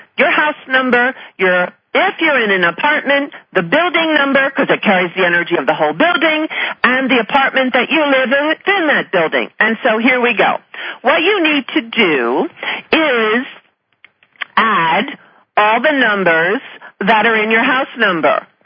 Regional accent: Colorado, United States; in Niwot, which is near my hometown here

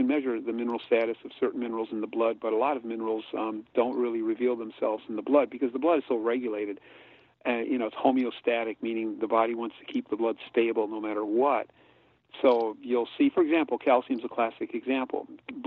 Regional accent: Wisconsin, United States; I grew up in Wisconsin for 50 years.

